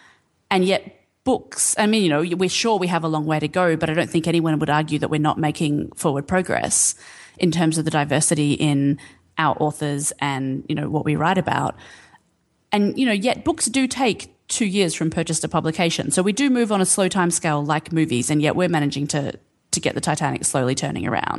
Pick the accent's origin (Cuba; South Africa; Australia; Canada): Australia; And Australia has its own racial politics and racial issues, which are just as problematic, but in like slightly different ways because we're a different, you know, we have a different history and we're a different people.